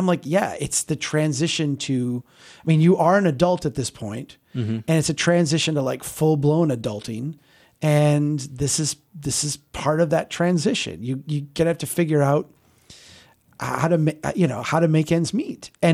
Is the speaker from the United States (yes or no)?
yes; United States; Because I'm an American.